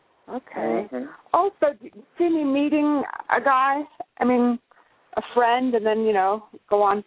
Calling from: California, United States; Hi, yes, I'm from California.

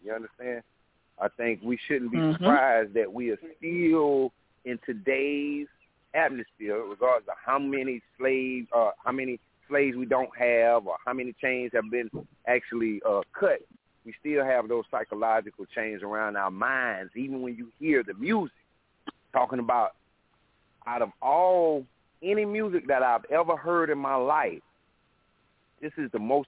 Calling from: South Carolina, United States; I'm calling from South Carolina.

